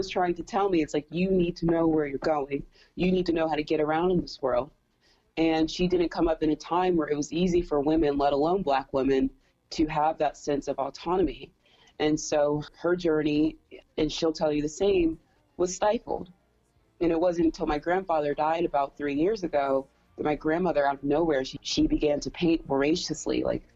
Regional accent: Deep South, United States; I had a lot of the same ideas and inclinations that Flannery had growing up in the Deep South and growing up in a highly structured religious community.

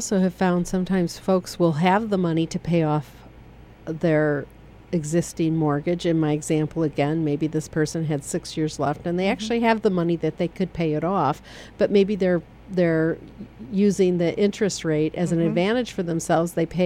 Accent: Michigan, United States; Banger is B-A-N-G-O-R, because I'm from Michigan and we say Bangor.

